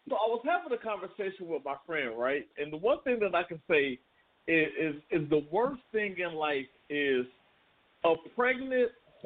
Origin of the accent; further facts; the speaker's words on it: Southern United States, United States; I want to say this because I'm from the South.